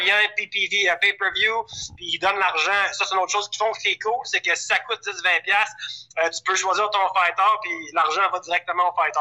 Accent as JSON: {"language": "French", "town": "Lévis", "region": "Quebec", "country": "Canada", "said": "Moi, je viens de Lévis."}